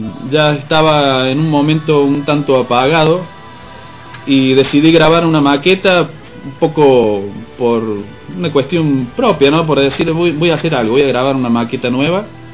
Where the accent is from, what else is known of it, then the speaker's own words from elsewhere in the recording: Córdoba, Argentina; also born or lived in Buenos Aires; que también estuve viviendo un par de añitos en Buenos Aires, a pesar de que soy de Córdoba